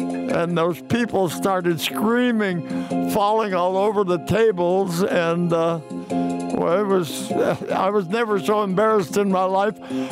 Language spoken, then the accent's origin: English; Minnesota, United States; I said, well, Jackie, I'm a hick from Minnesota. I don't speak a word of Spanish